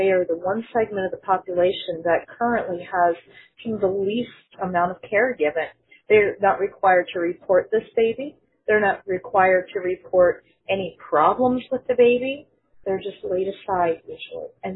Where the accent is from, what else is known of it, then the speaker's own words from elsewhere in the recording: Pennsylvania, United States; born there; I was born in Pennsylvania.